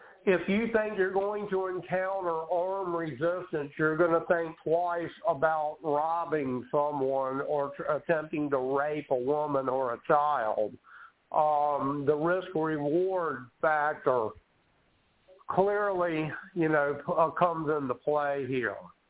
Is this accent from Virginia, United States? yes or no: yes; Virginia, United States; during deer season or during duck season growing up in Tidewater, Virginia.